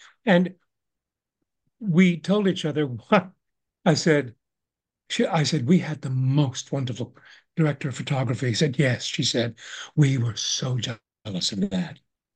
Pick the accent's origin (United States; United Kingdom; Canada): Canada; I'm Canadian.